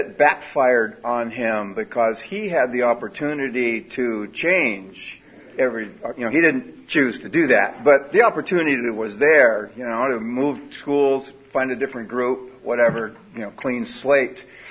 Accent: San Diego, California, United States; I am an alcoholic. I was born and raised in San Diego.

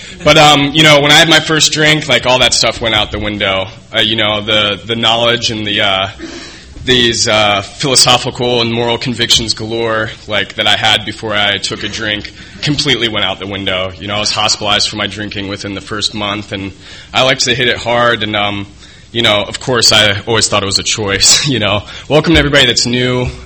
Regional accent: Alexandria, Virginia, United States; now in San Diego, United States; I hit bottom here in San Diego. I'm from Alexandria, Virginia, originally.

